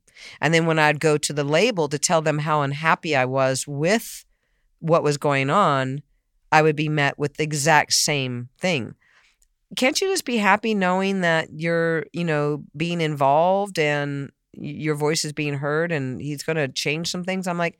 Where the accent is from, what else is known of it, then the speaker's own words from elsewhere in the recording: San Diego, California, United States; also born or lived in Boston; I grew up in San Diego. I was born in Boston, but I was only 1 year, 1 year old, and then I moved to San Diego.